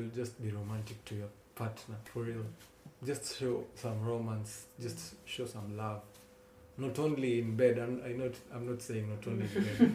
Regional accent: Kenya; personally, I'm not from Tanzania. I'm from Kenya.

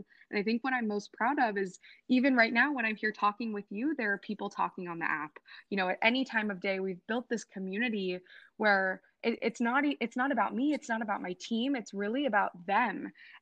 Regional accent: Wichita, Kansas, United States; So no other young person has to feel what I felt growing up in Wichita

